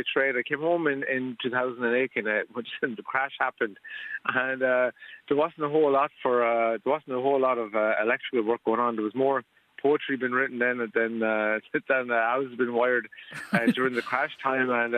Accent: Tullamore, Offaly, Ireland; now in Skibbereen, Ireland; I live in Tullamore. I'm originally from Tullamore and moved down to Skibbereen a few years ago.

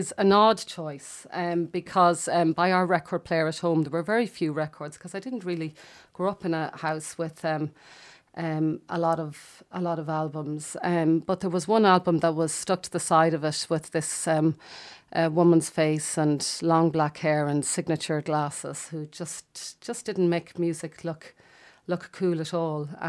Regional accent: Tubbercurry, Connacht, Ireland; from the sea, from Sligo. Growing up in Tubbercurry, I have really fond memories of growing up in Tubbercurry. I suppose because it's home, it was small, it was all you knew. Kind of grew up in a very strong community.

